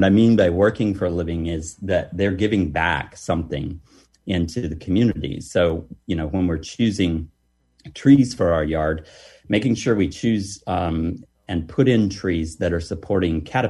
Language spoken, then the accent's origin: English; North Carolina, United States; where I grew up in Allegheny County, North Carolina